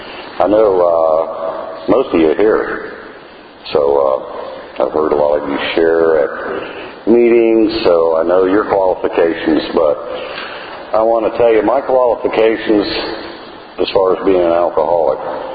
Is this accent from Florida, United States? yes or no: yes; Tampa, Florida, United States; born there; So I was born in Tampa.